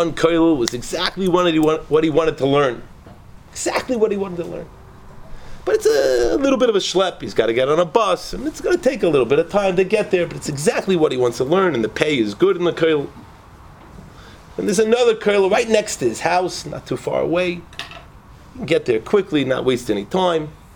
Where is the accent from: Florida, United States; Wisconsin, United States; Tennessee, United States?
Tennessee, United States; Memphis; born there; I was born in Memphis Baptist Hospital.